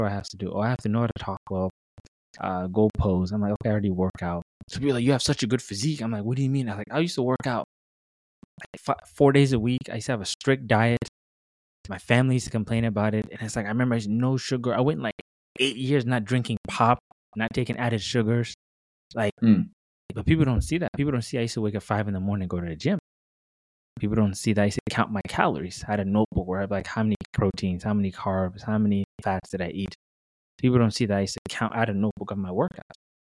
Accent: United States; now in South Sudan; I grew up in America. I live in South Sudan.

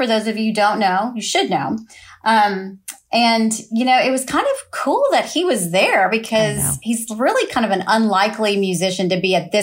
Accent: Austin, Texas, United States; Okay, before we get started, we have to acknowledge the fact that we are both from Austin, Texas. And I know people around here are tired of me telling them how great Austin, Texas is.

